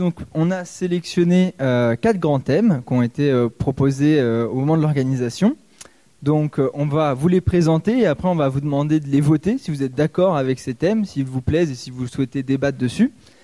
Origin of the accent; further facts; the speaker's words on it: Chartres, Centre-Val de Loire, France; Je suis pas d'Orléans, je suis chartrain de base.